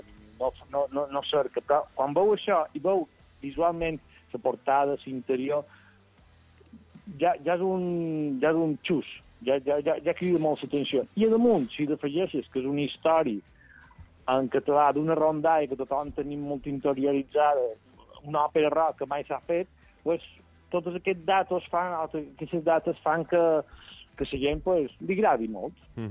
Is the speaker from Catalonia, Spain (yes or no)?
no; Balearic Islands, Spain; Som molt mallorquins, som un poc embalos.